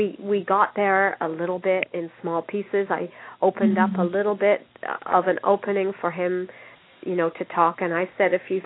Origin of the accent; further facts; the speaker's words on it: United Kingdom; We're a British family, you know, stiff upper lip.